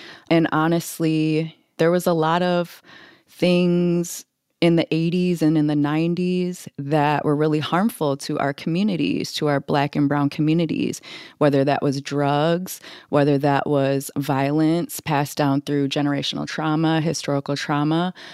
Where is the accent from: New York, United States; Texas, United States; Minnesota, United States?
Minnesota, United States; St. Paul; I grew up in St. Paul actually learning bomba.